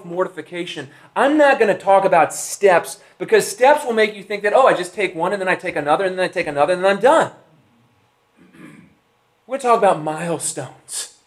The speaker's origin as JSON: {"language": "English", "region": "Louisiana", "country": "United States", "tie": "born or raised there", "said": "2.5 years ago, we moved from Scotland back to where I grew up in South Louisiana."}